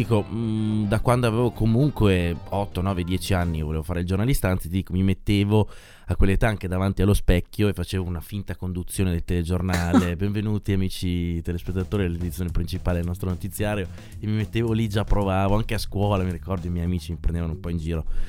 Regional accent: Parma, Emilia-Romagna, Italy; Anche se la mamma non è di Parma, però sì, io sono nato e cresciuto qua.

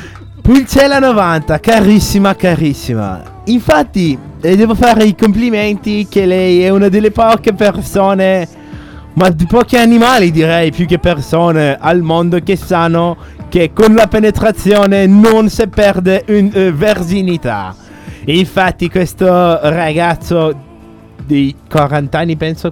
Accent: Germany; almeno nel mio paese, in Germania

